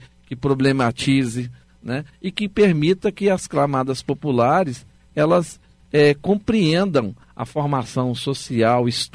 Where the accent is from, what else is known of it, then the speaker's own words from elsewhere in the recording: Ribeirão das Neves, Minas Gerais, Brazil; Olha, eu venho da periferia, né? Sou de Ribeirão das Neves